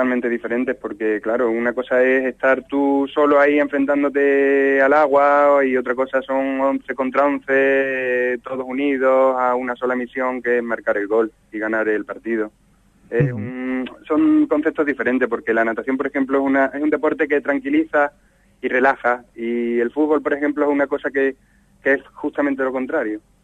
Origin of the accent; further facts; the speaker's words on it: Spain; now in Almería, Spain; Llevo por aquí, por Almería, unos 8 años o así ya, que ya me considero medio almeriense también, pero me he criado en un pueblito de interior.